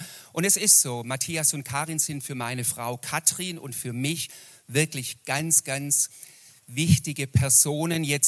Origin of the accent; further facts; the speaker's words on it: Kirchheim unter Teck, Baden-Württemberg, Germany; ich komme aus Kirchheim, Teck. Jemand sagte mal Kirchheim, also das heißt Kirchheim unter Teck.